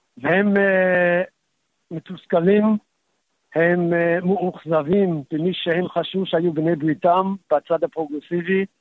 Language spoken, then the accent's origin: Hebrew; United States; now in Israel; הרי גדלתי בארצות הברית